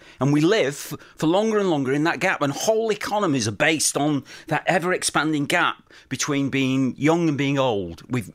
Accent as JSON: {"language": "English", "town": "Manchester", "region": "North West England", "country": "United Kingdom", "tie": "born or raised there", "said": "I grew up outside Manchester"}